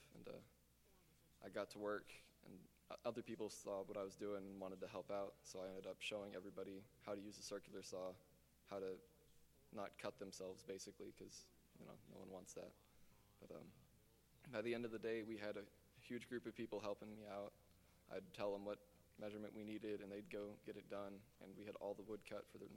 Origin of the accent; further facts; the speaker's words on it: Flower Mound, Texas, United States; also born or lived in Austin; We moved up here shortly after I was born from Austin. We stayed in an extended stay hotel for a few months, and then my parents bought a house in Flower Mound.